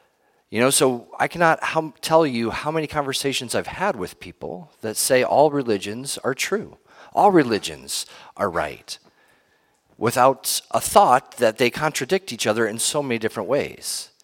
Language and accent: English; Ohio, United States; in Ohio, I'll just use that because I'm from Ohio, they have lots of rain, lots of rivers, lakes.